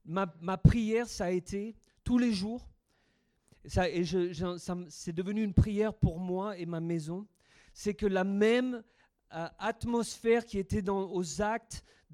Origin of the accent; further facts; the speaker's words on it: Montélimar, Auvergne-Rhône-Alpes, France; born there; also born or lived in Cyprus; Je suis né à Montélimar, il y a 25 ans. Et un peu plus.